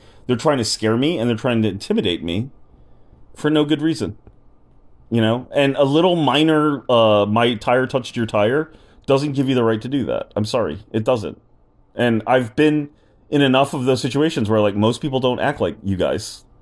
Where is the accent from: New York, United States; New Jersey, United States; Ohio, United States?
New York, United States; I'm just telling you why, like, I, as a New Yorker, feel like you guys have really let down New Yorkers.